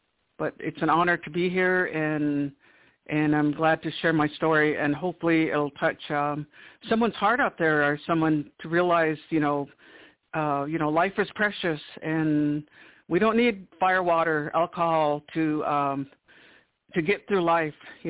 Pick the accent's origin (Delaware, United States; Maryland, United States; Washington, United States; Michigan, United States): Washington, United States; I'm Yakima descent from the Yakima Nation Reservation. It's in Washington. I grew up all my life there. I was raised with nine siblings to my mom and my adopted dad.